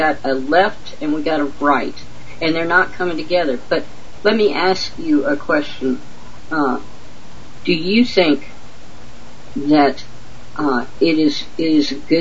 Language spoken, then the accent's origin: English; Louisiana, United States; Okay, in the U.S., I grew up in Louisiana.